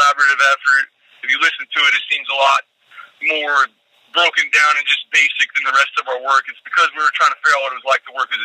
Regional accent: Gresham, Oregon, United States; I'm from Gresham, Oregon, one city east of Portland.

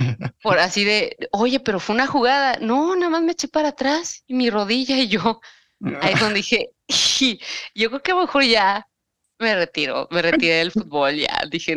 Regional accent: Navojoa, Sonora, Mexico; Orgullosamente sonorense.

